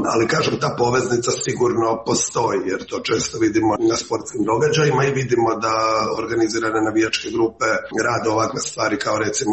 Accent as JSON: {"language": "Croatian", "town": "Petrinja", "region": "Sisak-Moslavina County", "country": "Croatia", "said": "ja sam iz Petrinje"}